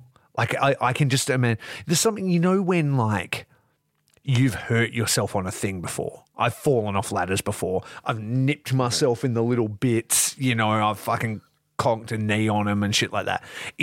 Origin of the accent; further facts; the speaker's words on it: Australia; Absolutely. That's part of being Australian. You can't have anything cool.